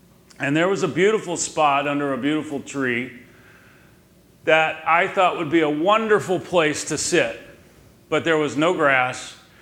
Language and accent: English; Colleyville, Texas, United States; I grew up in Colleyville when Colleyville was still country and not a suburb